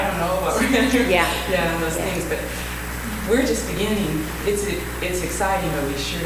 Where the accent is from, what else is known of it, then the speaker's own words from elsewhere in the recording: Portland, Oregon, United States; I'm from Portland, Oregon.